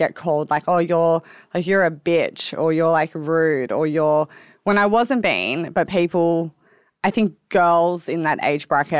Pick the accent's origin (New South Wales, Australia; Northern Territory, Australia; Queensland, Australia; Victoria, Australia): New South Wales, Australia; Sydney; So I grew up in a suburb called Oatlands, which is about 5 minutes from North Parramatta, so Western Sydney.